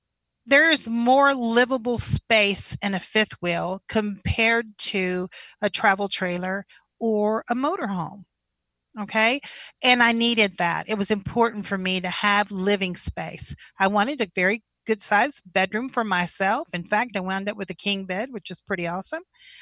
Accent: Texas, United States; I hail from Texas. So this is, I'm a Texas gal through and through. But I was born and raised about 45 minutes from Austin on the east side.

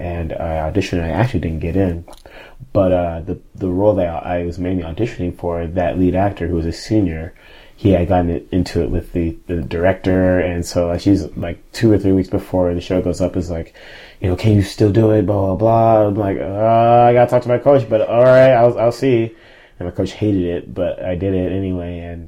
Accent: Texas, United States; But also, I'm from South Texas, so I was like, whoa, there's a lot happening.

